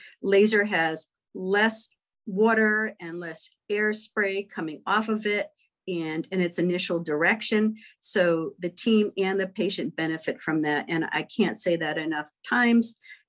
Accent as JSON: {"language": "English", "region": "Connecticut", "country": "United States", "said": "I'm a dentist here in Southeastern Connecticut. I am originally from Connecticut."}